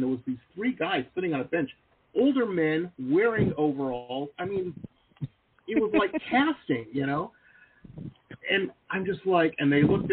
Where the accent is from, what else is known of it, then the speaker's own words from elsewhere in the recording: Detroit, Michigan, United States; Yeah, I grew up in Metro Detroit.